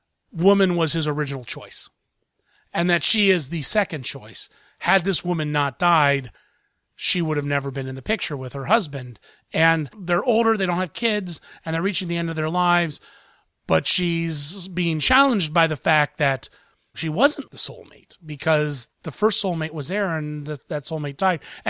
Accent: Columbus, Ohio, United States; It's opening locally in my hometown, Columbus, Ohio, this weekend.

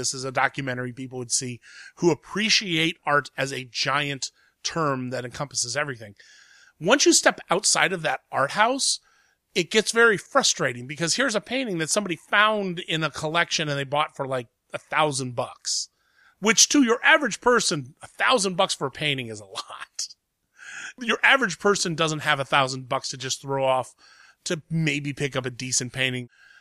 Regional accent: Columbus, Ohio, United States; it's finally made its way to my hometown, Columbus, Ohio

